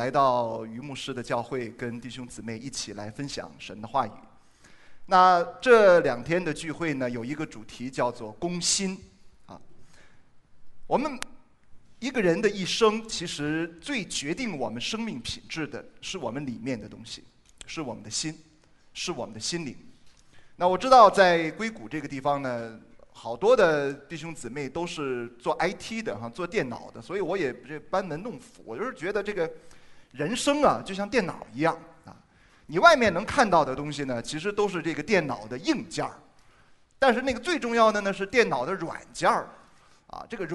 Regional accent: Yantai, Shandong, China; 我也是山东人，啊，我是山东烟台人啊，有没有老乡啊？

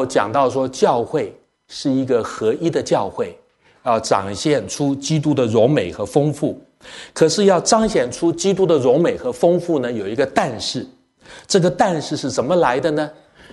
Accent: Taiwan; 我从台湾来

